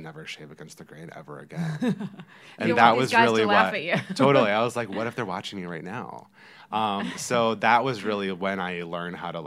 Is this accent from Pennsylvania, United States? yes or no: no; Charlotte, North Carolina, United States; growing up in Charlotte at a time where like I didn't have a lot of like people like me that I really knew firsthand